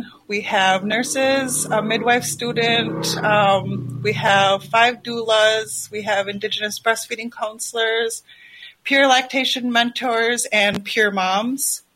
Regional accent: Black River Falls, Wisconsin, United States; first language Ho-Chunk; English is a second language; now in St. Paul, United States; That is my native language. I come from the Ho-Chunk Nation. I'm originally from Black River Falls, Wisconsin. I'm currently residing in St. Paul, Minnesota.

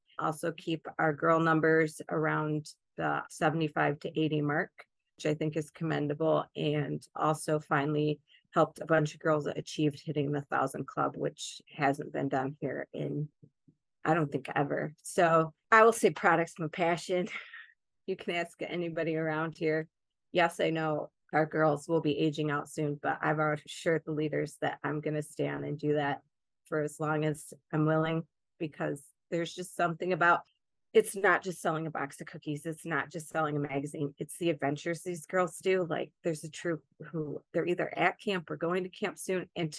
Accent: Bertrand, United States; from the Bertrand area. I've lived in Bertrand my whole life.

